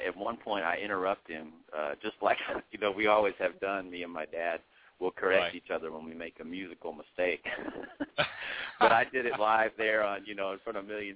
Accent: Leander, Texas, United States; I grew up in Leander, Texas, which is just north of Austin. So started out in Austin, and then we kind of moved out to North Austin, I guess, in the early 80s.

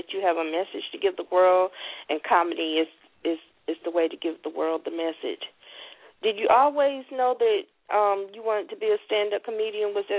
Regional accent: Florida, United States; Okay, I'm from Florida.

